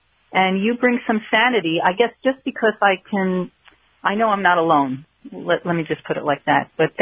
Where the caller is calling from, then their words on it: Ronkonkoma, New York, United States; I'm on Long Island. I'm in Ronkonkoma.